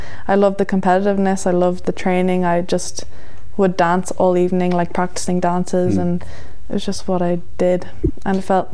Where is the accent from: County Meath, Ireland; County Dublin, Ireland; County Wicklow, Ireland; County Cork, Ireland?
County Wicklow, Ireland; Enniskerry; I'm really lucky that I grew up in Enniskerry community.